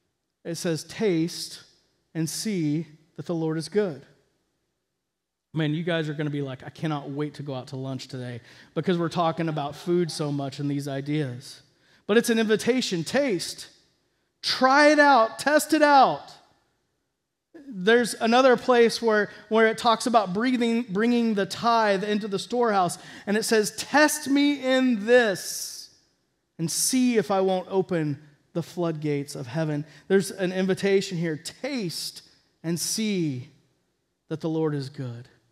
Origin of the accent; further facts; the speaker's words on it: Texas, United States; also born or lived in Oregon; I grew up in Texas. I spent 10 years in Oregon where it rains every day for 9 months.